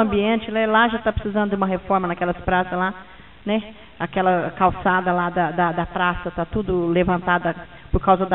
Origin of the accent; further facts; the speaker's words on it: São Paulo, Brazil; Não, sou aqui do estado de São Paulo, né, e sou goianense.